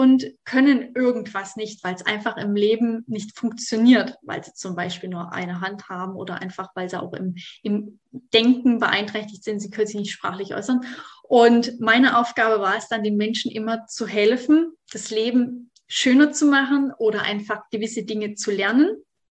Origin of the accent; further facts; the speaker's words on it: Thuringia, Germany; moved away as an adult; now in Stuttgart, Germany; ich bin ja eigentlich ursprünglich aus Thüringen, habe ich dort noch gewohnt und bin dann zu meiner Freundin runter nach Stuttgart gezogen.